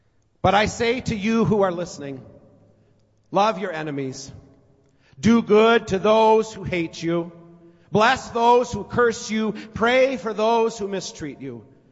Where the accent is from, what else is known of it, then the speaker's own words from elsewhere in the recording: Twin Cities, Minnesota, United States; Now, I grew up here in the Twin Cities. I loved my life in these rolling hills of the river valley, but my family comes from another river valley.